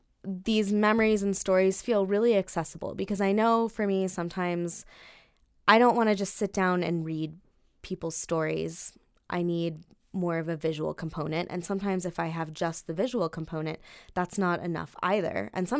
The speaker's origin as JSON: {"language": "English", "town": "Denver", "region": "Colorado", "country": "United States", "moved": "as an adult", "said": "Well, I'm originally from Denver. I left when I was 18"}